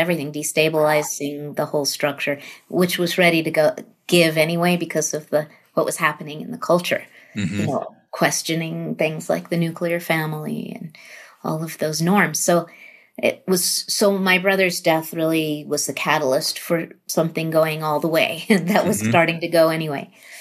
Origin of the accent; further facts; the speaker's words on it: New York, United States; So I lived my first 11 years in New York, Long Island.